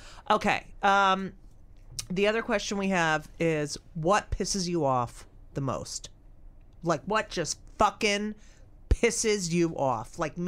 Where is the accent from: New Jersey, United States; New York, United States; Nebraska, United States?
New Jersey, United States; you know, I grew up in New Jersey.